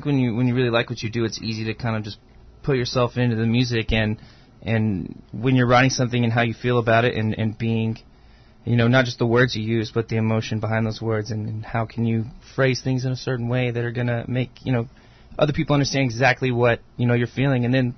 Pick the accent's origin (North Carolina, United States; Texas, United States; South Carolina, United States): Texas, United States; Lake Jackson; I'm actually from Houston area. So my brother lives in Houston. So his I'm from a little south. It's Lake Jackson, Texas.